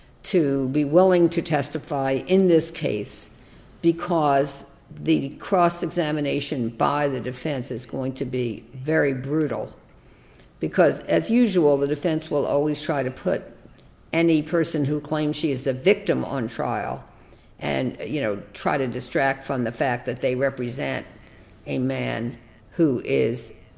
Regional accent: Philadelphia, Pennsylvania, United States; now in Los Angeles, United States; He was born in Philadelphia and raised there, and I was born in Philadelphia and raised there.

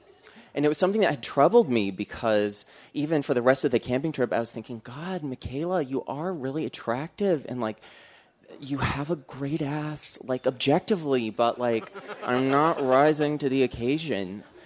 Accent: Denver, Colorado, United States; So I grew up in Denver in a very gay neighborhood.

